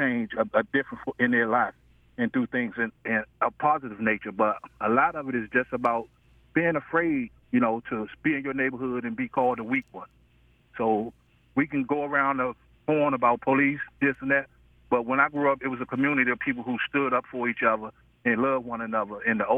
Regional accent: Washington, District of Columbia, United States; You know, I grew up in Southeast D.C., and I experienced the gauntlet of crime, violence, and all those things.

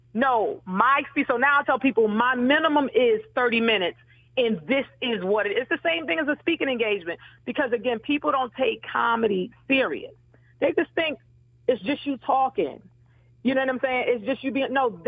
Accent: New Jersey, United States; I started comedy in D.C., but, you know, I'm from North New Jersey.

